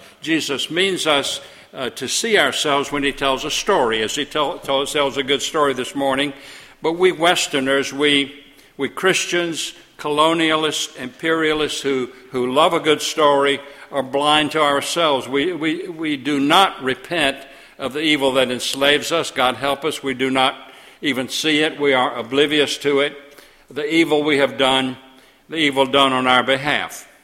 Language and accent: English; Panama City, Florida, United States; I was born in Panama City Hospital downtown. I grew up just a few blocks from this very pulpit in the Cove, a racially segregated society that to me seemed natural and right and good and proper.